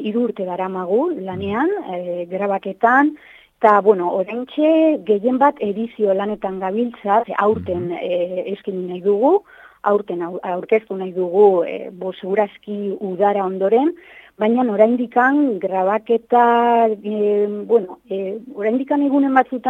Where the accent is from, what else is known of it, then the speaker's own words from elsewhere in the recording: Estella, Navarre, Spain; Bueno, ni Lizarrakoa naiz, da orain dela bost urte, Nafarroa mailan